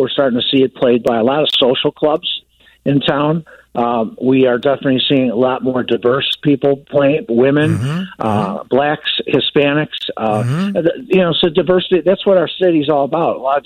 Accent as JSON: {"language": "English", "town": "Chicago", "region": "Illinois", "country": "United States", "lives_now": "Scottsdale, United States", "said": "I'm a Chicagoan forever, but yep. I now live in Scottsdale, Arizona."}